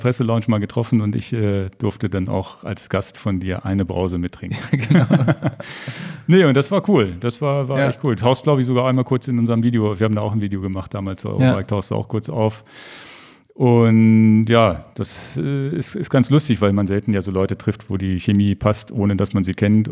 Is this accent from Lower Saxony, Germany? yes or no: yes; Hanover, Lower Saxony, Germany; born there; Ich bin in Hannover geboren.